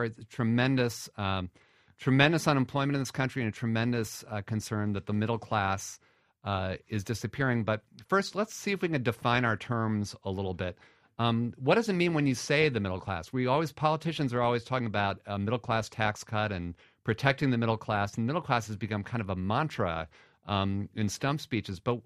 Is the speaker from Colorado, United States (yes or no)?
no; Cleveland, Ohio, United States; I'm from Cleveland.